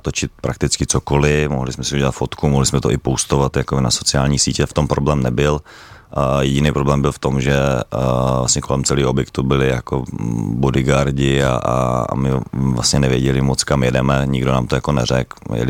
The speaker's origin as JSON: {"language": "Czech", "town": "Liberec", "region": "Liberec Region", "country": "Czechia", "said": "co jsme vlastně dělali v Liberci, akorát u nás v Liberci s kytaru jsme většinou ty"}